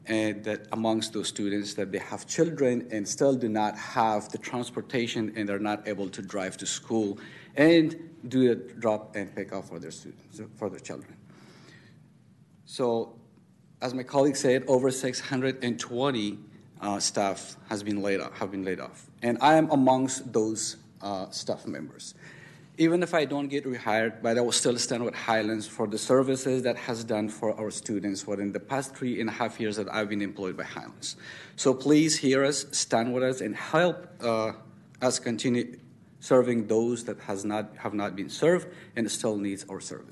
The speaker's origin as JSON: {"language": "English", "country": "Afghanistan", "moved": "yes", "lives_now": "United States", "said": "I am from Afghanistan, and I immigrated to the United States 8 years ago."}